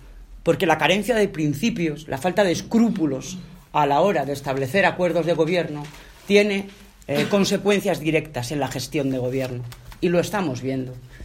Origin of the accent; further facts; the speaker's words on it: Zamora, Castile and León, Spain; Miren, yo soy zamorana